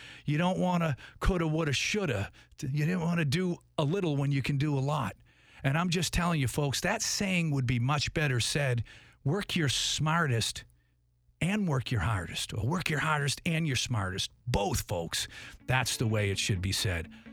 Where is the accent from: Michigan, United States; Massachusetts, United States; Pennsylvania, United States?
Massachusetts, United States; Tewksbury; somebody from my hometown, Tewksbury, Massachusetts, about 25 minutes northeast of Boston